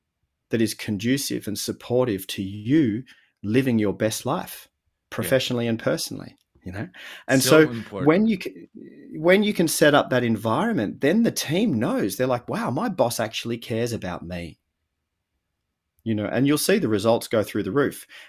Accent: Australia; I'm an Aussie

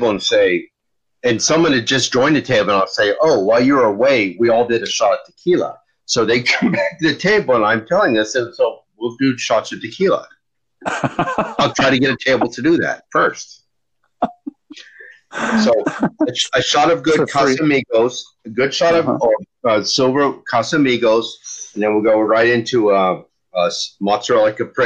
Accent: Florida, United States; as a kid growing up in Central Florida, I started liking insects

